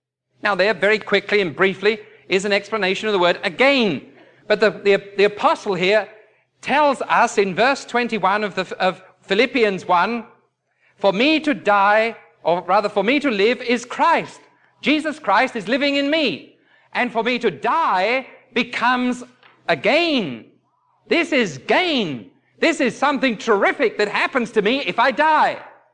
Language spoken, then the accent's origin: English; England, United Kingdom; Now, I can't say "I ain't" because I'm English.